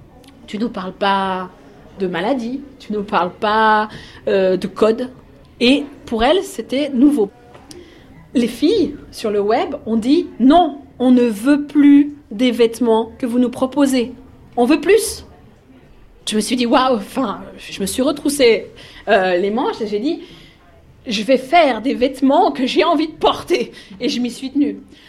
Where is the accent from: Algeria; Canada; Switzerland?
Switzerland; now in Paris, France; Donc je suis suisse, je suis née en Suisse et j'ai vécu en Suisse la majorité de ma vie. Quand je suis arrivée à Paris